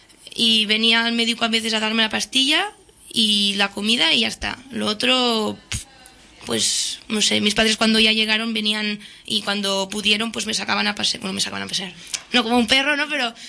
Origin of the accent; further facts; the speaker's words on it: Catalonia, Spain; porque yo soy del Valle Occidental.